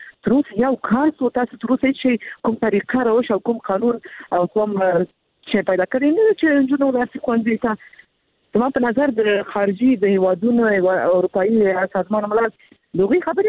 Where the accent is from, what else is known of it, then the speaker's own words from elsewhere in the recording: Afghanistan; مونږ خپل افغان یو